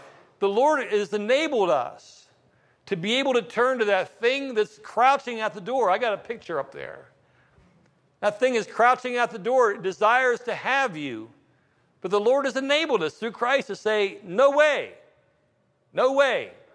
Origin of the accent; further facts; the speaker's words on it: East Liverpool, Ohio, United States; I came from East Liverpool. I can barely speak English.